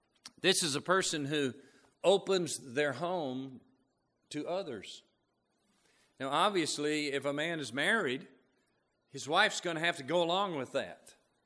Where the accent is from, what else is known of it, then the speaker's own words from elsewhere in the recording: Tupelo, Mississippi, United States; But back where I grew up in Tupelo, Mississippi, I grew up in a Baptist church.